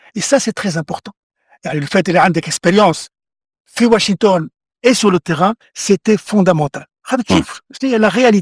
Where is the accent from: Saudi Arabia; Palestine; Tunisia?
Tunisia; انا كتونسي